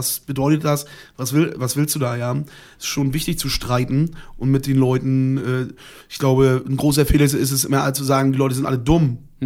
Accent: Mecklenburg-Vorpommern, Germany; Auf einmal bei uns in Mecklenburg hast du immer die 200, 300 Nazis gehabt

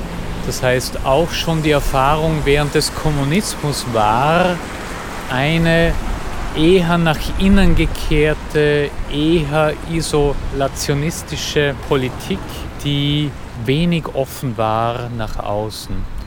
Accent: Austria; now in Budapest, Hungary; Ich bin Österreicher. Und ich lebe jetzt in Budapest schon seit fast 20 Jahren.

